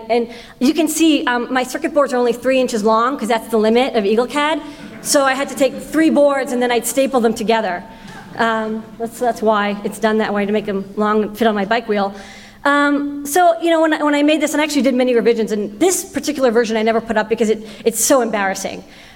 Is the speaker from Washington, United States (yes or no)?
no; Boston, Massachusetts, United States; So, I grew up in Boston, and Boston is sort of the seat of, the FSF, and the EFF used to be there too.